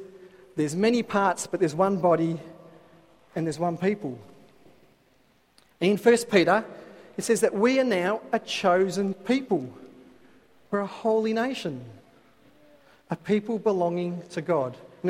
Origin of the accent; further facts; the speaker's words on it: Australia; I'm proudly Australian.